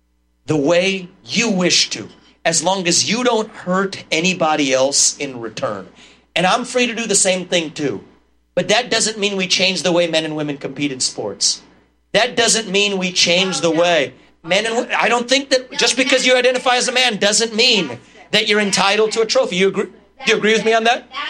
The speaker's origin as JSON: {"language": "English", "region": "Ohio", "country": "United States", "tie": "born or raised there", "said": "I grew up in Ohio in the 1990s, and we're in a different place today."}